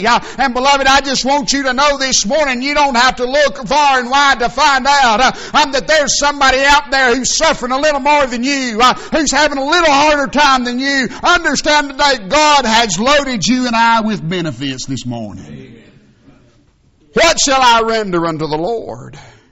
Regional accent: Georgia, United States; born there; It's not because that I'm a preacher, or not because I was born in North Georgia, or not because I'm a United States citizen and born live in the greatest country in the world.

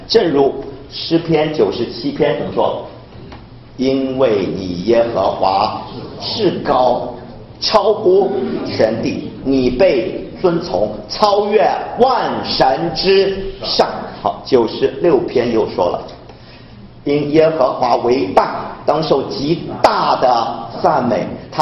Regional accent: China

